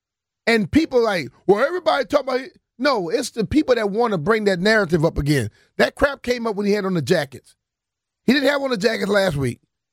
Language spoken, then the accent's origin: English; Louisiana, United States; moved away; I came from Louisiana in 1990. I did not like the cold either.